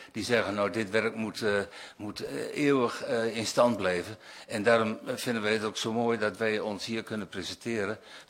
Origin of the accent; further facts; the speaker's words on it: Saasveld, Overijssel, Netherlands; ik kom uit Saasveld.